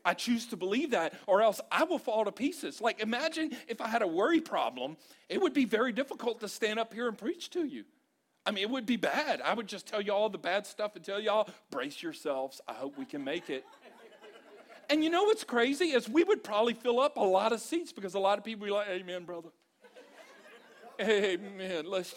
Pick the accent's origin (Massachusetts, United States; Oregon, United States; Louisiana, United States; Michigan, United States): Louisiana, United States; I'm from Louisiana and we do that, and that God's still working on us.